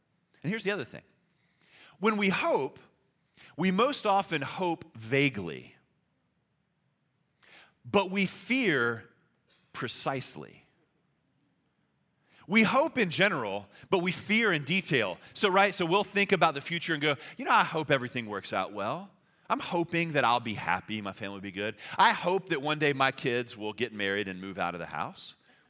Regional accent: Louisiana, United States; So I'm from South Louisiana. Hurricanes are a real common occurrence down there, right?

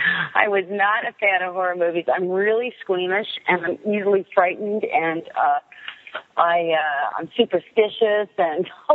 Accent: Canada; And I come from Canada where if you make a movie, it's in the movie theaters.

